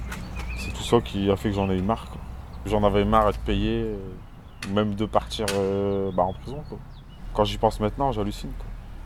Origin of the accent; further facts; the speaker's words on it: Verquin, Hauts-de-France, France; j'ai 29 ans, je viens de Verquin et je suis conducteur d'engin.